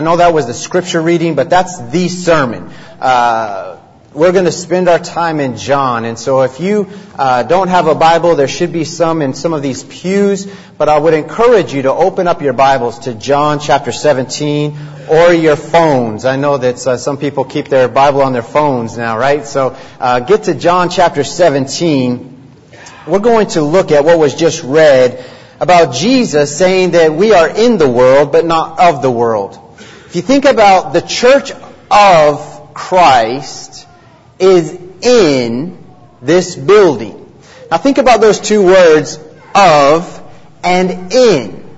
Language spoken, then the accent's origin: English; United States; I was born and raised on the Navajo Indian Reservation. My parents were missionaries out there, and I preached on the Navajo Reservation for 9 years. So 27 years of my life were spent on the reservation.